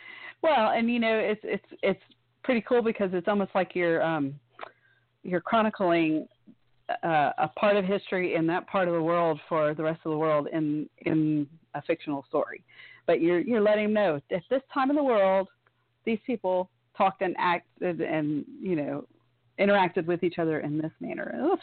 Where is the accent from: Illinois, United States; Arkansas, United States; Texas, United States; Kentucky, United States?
Texas, United States; you know, I'm from Texas, and I really don't have that bad of an accent, except when I start drinking